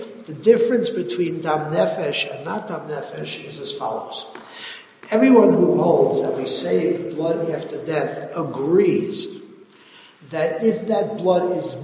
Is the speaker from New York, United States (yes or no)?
yes; New York, United States; I remember as a child growing up in Williamsburg